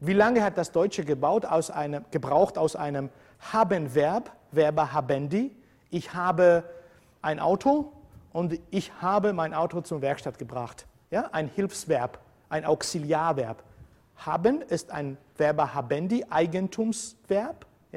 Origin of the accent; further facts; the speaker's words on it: Georgia; first language Georgian; German is a second language; In meiner Muttersprache ist seit 2000 Jahren ist nichts passiert.